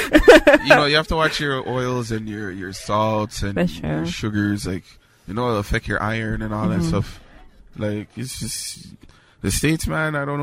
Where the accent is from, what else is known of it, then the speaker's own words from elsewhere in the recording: Toronto, Ontario, Canada; Like, we're from Toronto. Like, we didn't know they had no 40-pack.